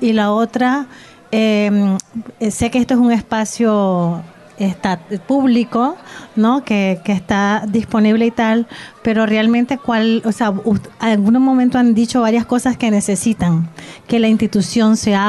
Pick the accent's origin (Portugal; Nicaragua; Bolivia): Nicaragua; yo soy de Centroamérica, en Nicaragua, y bueno, toda la parte de Nicaragua, de la costa Caribe, es creole y con mucha influencia jamaiquina. Yo vengo de un barrio más mestizo, pero barrio popular.